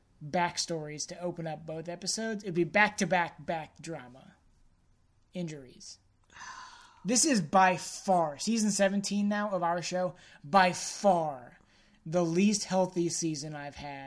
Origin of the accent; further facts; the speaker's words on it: Springfield, United States; I don't like it because I'm proud of my hometown. And I love that I'm from Springfield. And I love that I can go to all my favorite little places.